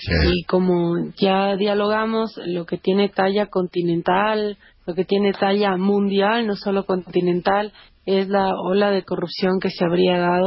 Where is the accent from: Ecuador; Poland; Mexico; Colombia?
Ecuador; lo mismo sucede para nosotros como ecuatorianos.